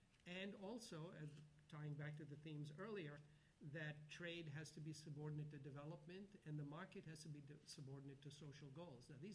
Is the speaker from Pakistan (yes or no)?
yes; Pakistan; I come from Pakistan